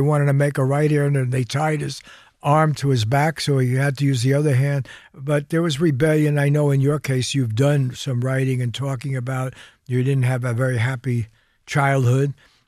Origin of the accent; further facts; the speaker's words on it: Bronx, New York, United States; I know, I grew up in the Bronx.